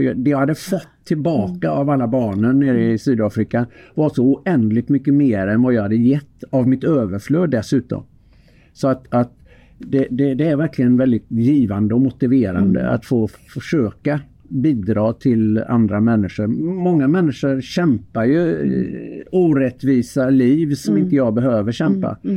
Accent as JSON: {"language": "Swedish", "town": "Öckerö", "region": "Västra Götaland County", "country": "Sweden", "said": "jag är fiskarpojk från Öckerö."}